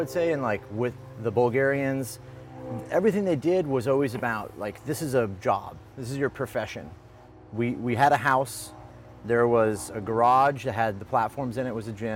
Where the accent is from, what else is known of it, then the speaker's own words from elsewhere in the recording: Bozeman, Montana, United States; I'm originally from Montana, Bozeman, Montana. In 1996, I was like 12 years old.